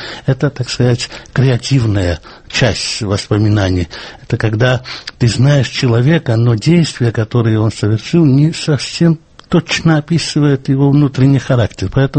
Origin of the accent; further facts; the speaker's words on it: Georgia; Мы люди устной культуры, мы люди, которые воспитывались на грузинских застольях, и я совершенно грузин в этом плане.